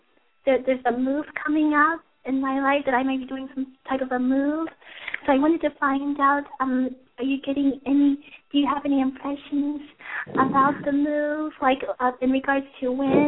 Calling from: Hollywood, California, United States; I'm calling from Hollywood.

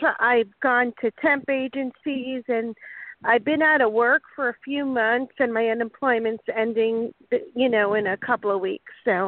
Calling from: Florida, United States; I'm calling from Florida.

